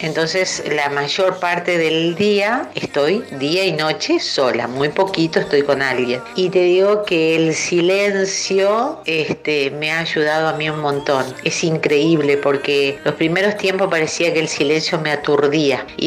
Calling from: Ushuaia, Tierra del Fuego, Argentina; acá en Ushuaia, siempre mirando la montaña, la bahía, el agua y en silencio.

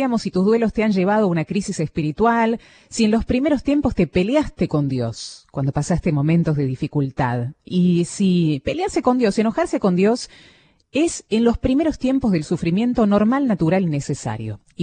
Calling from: Mar del Plata, Buenos Aires Province, Argentina; de Mar del Plata.

